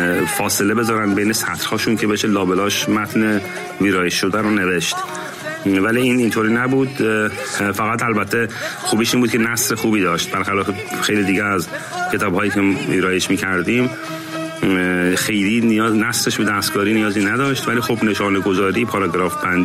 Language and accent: Persian; Iran; moved away; شاید 20 چند سال پیش که من از ایران بیرون اومدم،